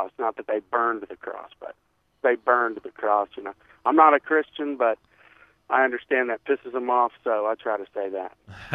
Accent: the South, United States; So mainly just growing up in the South, having racists in my family

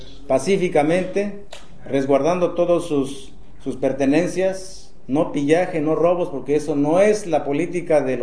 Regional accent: Oaxaca, Mexico; now in United States; no solamente en Oaxaca. Nosotros como magisterio oaxaqueño somos la parte muy importante

